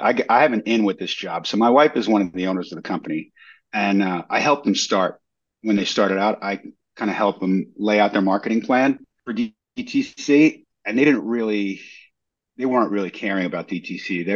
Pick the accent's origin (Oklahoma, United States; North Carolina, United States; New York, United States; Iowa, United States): New York, United States; moved away as an adult; now in St. Augustine, United States; So, I live in St. Augustine, Florida. I've been here for about a year, and I'm from New York originally.